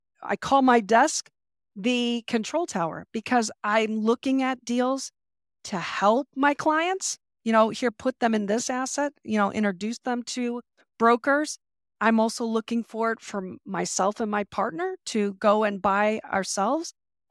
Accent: Chicago, Illinois, United States; now in San Diego, United States; So originally I'm from Chicago. I live in San Diego now. Been around back and forth, back to Chicago, back to California.

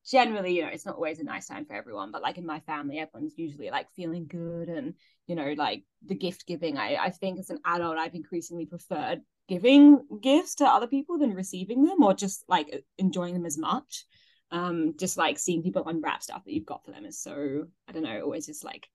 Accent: England, United Kingdom; when I grew up in England, we didn't really do Rocky Road.

